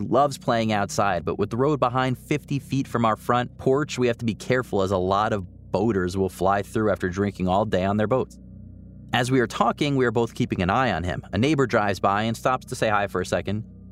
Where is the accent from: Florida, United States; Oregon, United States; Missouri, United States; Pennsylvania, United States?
Oregon, United States; also born or lived in Las Vegas; Me growing up in Oregon loved the rain, and for the past 10 years, we lived in Vegas